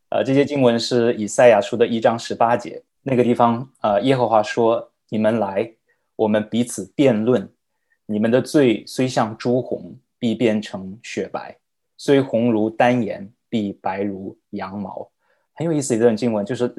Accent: China; moved away as an adult; now in United States; 我是一名来自中国内地的家庭教会的牧师，是一名85后的牧师。我1985年生人。我有一个太太，两个孩子，目前在美国学习神学。

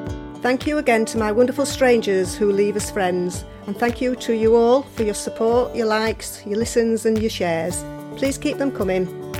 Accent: Yorkshire and the Humber, United Kingdom; accent: Yorkshire; I was a bit worried that you wouldn't understand me with my Yorkshire accent.

